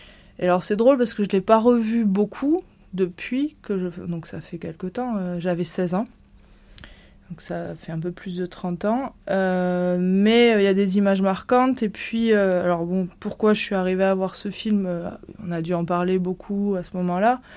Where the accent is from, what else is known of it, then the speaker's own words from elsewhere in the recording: Mazamet, Occitanie, France; Je me souviens d'être allée à Castres, dans le Tarn, puisque j'ai grandi à Mazamé.